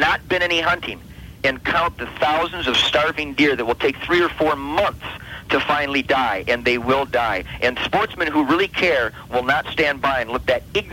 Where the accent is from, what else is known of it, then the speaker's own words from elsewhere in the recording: Michigan, United States; Otherwise, for example, just in my home state of Michigan, we would not be able to harvest